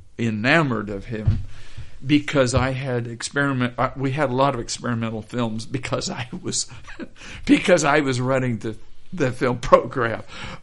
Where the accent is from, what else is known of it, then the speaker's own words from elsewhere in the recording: Kansas, United States; I wrote a brief note saying I'm from Kansas, mm-hmm. you know, in L.A. for the summer, and I'd love to talk with you.